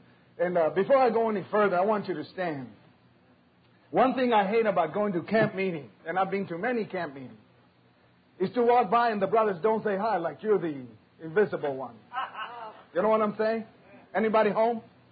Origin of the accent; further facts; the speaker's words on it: New York, United States; you speak with an accent. I says, I'm from New York.